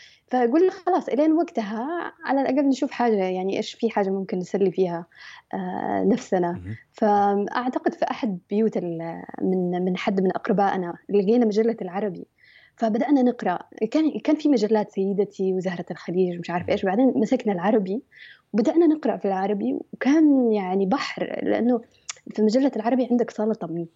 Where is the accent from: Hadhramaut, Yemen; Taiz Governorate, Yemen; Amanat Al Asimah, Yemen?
Amanat Al Asimah, Yemen; Sanaa; تربينا في صنعاء في اليمن، يعني نعتبر من طبقة مش حتى وسطى، وإنما يعني أقل من الطبقة الوسطى، بس مع الوقت يعني بسبب الشغل والدراسة والتعب يعني أعتبر نفسي اليوم من الطبقة الوسطى في اليمن.